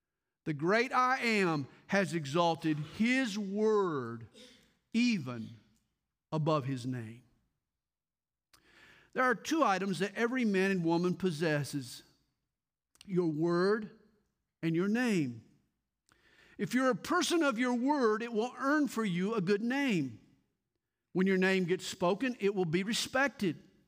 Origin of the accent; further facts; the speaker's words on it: the South, United States; I was raised in the Bible Belt, but trust me, I got a whole lot more belt than I got Bible.